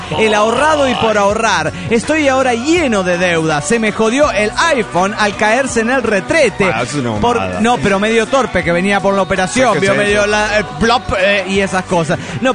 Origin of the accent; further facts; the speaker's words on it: Tlaxcala, Mexico; Soy de Tlaxcala, México.